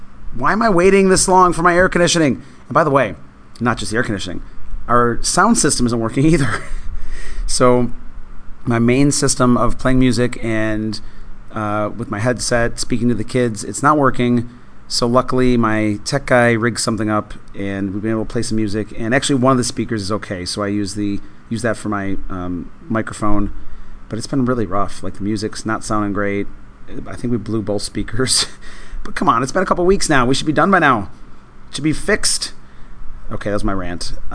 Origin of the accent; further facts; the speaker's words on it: Buffalo, New York, United States; I live in Florida. I know some of you are cold right now. I grew up in Buffalo, New York.